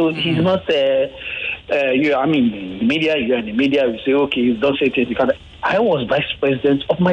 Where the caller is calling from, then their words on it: Ajah, Lagos, Nigeria; I'm calling from Aja.